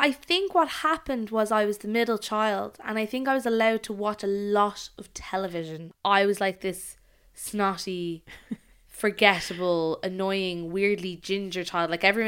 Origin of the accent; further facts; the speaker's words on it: Dublin, County Dublin, Ireland; also born or lived in Dunboyne; I was born in Dublin and I was brought up in Dublin and we are Dubs, like, but I spent my teenage years in Dunboyne County Meath, so that's kind of where everyone I know is.